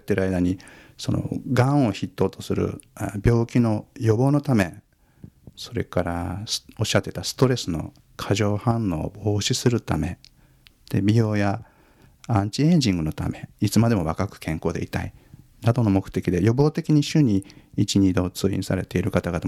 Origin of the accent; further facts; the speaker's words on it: Asahikawa, Hokkaido, Japan; ふるさとの旭川に帰って開業して、17年になりますけども、